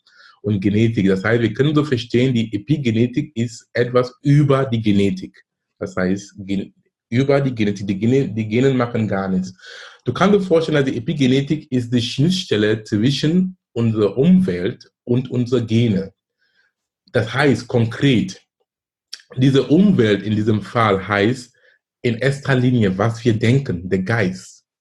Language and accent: German; Cameroon; German is a second language; moved away as an adult; now in Germany; Ich komme ursprünglich aus Kamerun. Ich lebe in Deutschland seit fast 20 Jahren. Bin damals gekommen wegen Studium.